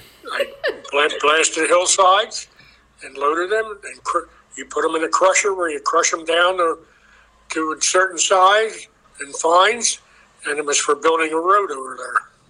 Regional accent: Medford, New Jersey, United States; also born or lived in Upper Darby, Pennsylvania / Marlton; I was born in Upper Darby, Pennsylvania, which is outside of Philadelphia. Mm-hmm. And I can't remember much there because I was too small. But I grew up in the town of Medford.

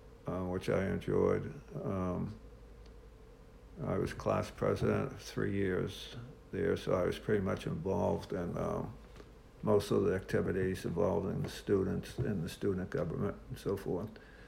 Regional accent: Hingham, Massachusetts, United States; I was in Massachusetts. It's a town that's halfway between Boston and Cape Cod.

